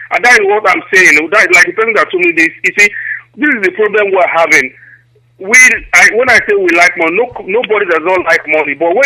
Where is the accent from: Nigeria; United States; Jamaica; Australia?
Nigeria; Delta; I'm from Delta Igbo.